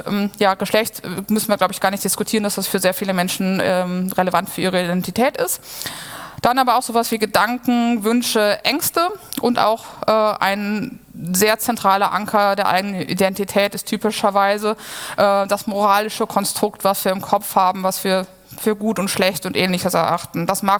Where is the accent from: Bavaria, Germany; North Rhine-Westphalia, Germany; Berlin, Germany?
North Rhine-Westphalia, Germany; Cologne; born there; ich bin in Köln geboren